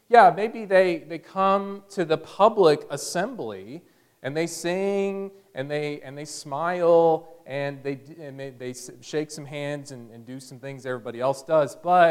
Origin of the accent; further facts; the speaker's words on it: Houston, Texas, United States; which is what I saw a lot growing up in the Houston area in Texas.